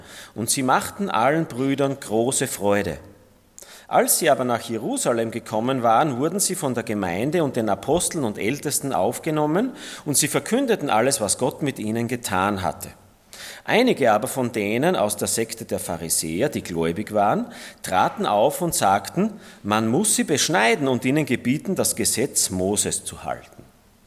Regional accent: Styria, Austria; wir sind in Österreich, wir sind in der Steiermark, wir sind Steirer mit verschiedenen Wurzeln vielleicht

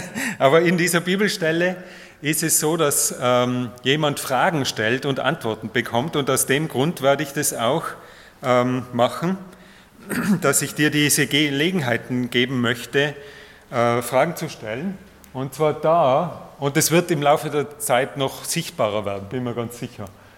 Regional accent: Tyrol, Austria; now in Traun, Austria; Das ist in der Nähe von Wien. Aber ich stamme ursprünglich aus Tirol.

